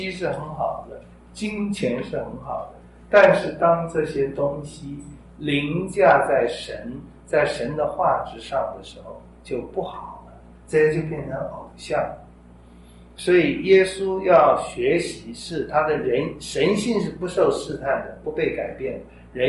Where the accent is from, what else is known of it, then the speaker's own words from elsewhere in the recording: China; 也就是说，我们中国人说民以食为天是不对的